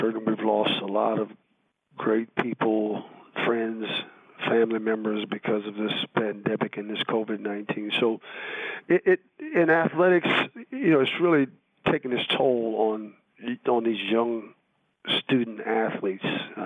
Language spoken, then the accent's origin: English; Maryland, United States; That's that's the longest time I've spent anywhere other than my 17 years of growing up in Southern Maryland as a kid.